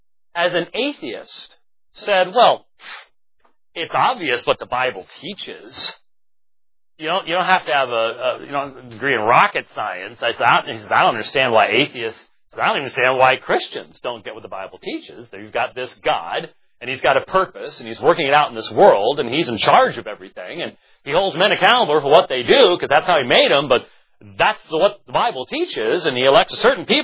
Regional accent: Minneapolis, Minnesota, United States; I was sort of Midwestern bred, you know. I was born in Minneapolis, so give me some break there.

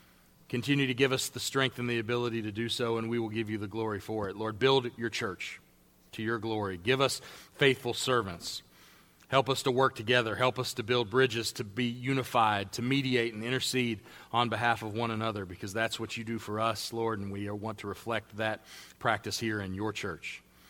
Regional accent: Pittsburgh, Pennsylvania, United States; Maybe you saw it on the news of a bridge in my hometown of Pittsburgh that collapsed.

